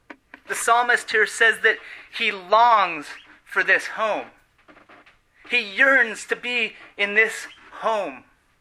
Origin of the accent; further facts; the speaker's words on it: Colorado Springs, Colorado, United States; we would go on trips together to Denver, an hour away from my hometown in Colorado Springs